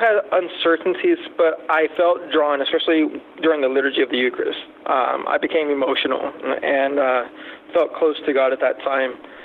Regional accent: Texas, United States; And one of the reasons was because growing up in East Texas, you had a lot of people asking, are you saved?

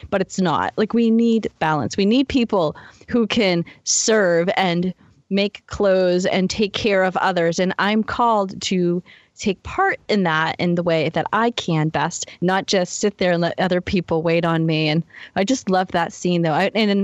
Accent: Boston, Massachusetts, United States; And Martha is really hard for me to say because I'm from Boston.

